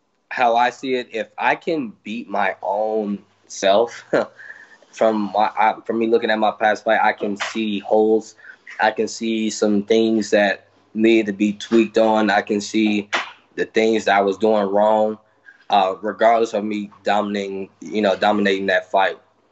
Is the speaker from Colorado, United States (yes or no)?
no; Chicago, Illinois, United States; I've been through a lot of tough situations in my life growing up in the West Side of Chicago that put me, you know, made me who I am with this tough, thick skin.